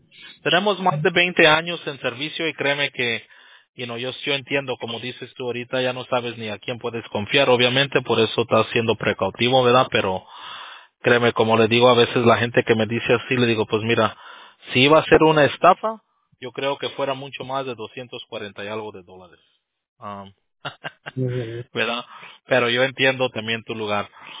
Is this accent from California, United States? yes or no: yes; Los Angeles, California, United States; Sí, yo nací acá, pero cuando me crié en Los Ángeles. Y todos mis vecinos eran Chapín y del Salvador.